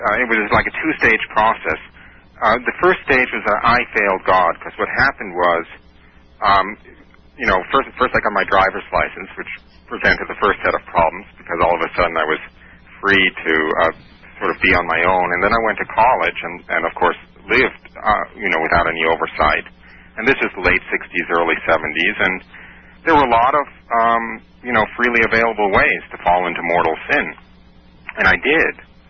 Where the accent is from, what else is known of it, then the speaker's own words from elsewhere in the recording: New York, United States; And I was raised outside of New York City in a kind of typical German-Jewish refugee community.